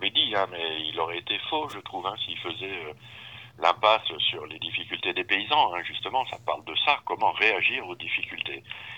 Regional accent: Lyon, Auvergne-Rhône-Alpes, France; born there; Je préférais tourner dans le Cantal parce que moi, je suis né à Lyon.

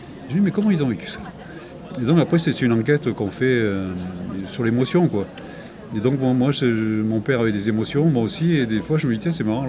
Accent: France; Mais voilà, je suis française.

